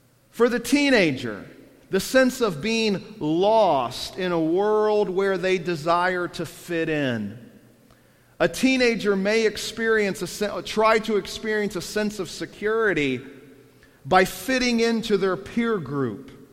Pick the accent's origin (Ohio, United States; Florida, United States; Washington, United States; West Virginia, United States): Florida, United States; Orlando; I grew up in Orlando, Florida, so I am not a native Pennsylvanian at all. I came from a big family, and we had one vehicle.